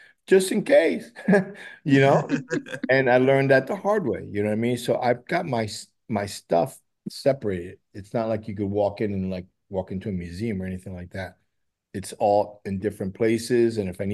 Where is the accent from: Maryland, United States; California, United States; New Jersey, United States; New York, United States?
New York, United States; New York City; Don't forget, I'm from New York City, where the scene was kind of meshed with the art scene